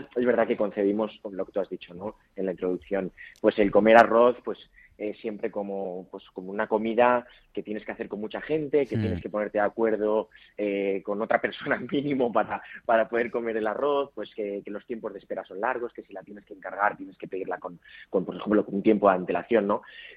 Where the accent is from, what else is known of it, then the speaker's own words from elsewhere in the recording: Valencian Community, Spain; Ellos saben que yo soy valenciano y que una de las cosas que más me gusta hacer es el arroz.